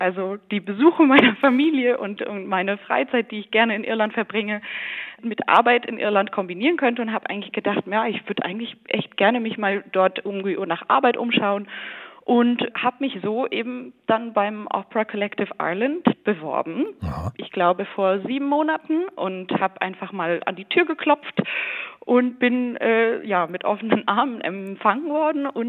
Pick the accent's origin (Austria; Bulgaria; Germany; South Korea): Germany; Ich bin gebürtig Deutsche, aber bin auch halbe Irin. Also meine Mutter kommt aus Irland. Und habe bis vor einigen Wochen noch in Amsterdam an einer Opernakademie studiert